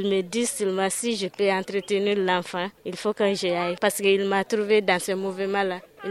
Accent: Mali; On est tous des Maliens.

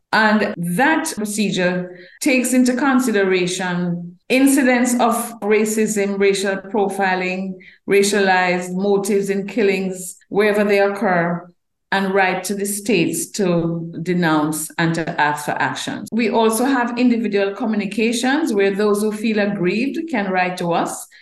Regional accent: Jamaica; As a Jamaican, I have to comment

